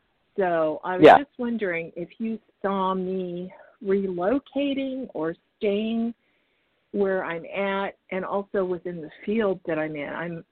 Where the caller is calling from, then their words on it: Arizona, United States; from Arizona.